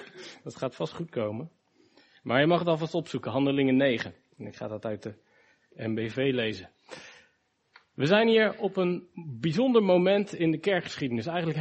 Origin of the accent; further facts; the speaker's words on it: Gouda, South Holland, Netherlands; Ik kom uit Gouda.